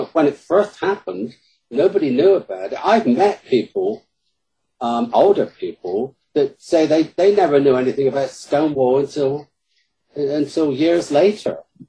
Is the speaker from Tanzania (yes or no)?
no; United Kingdom; accent: British; And my British accent in Chicago works wonders.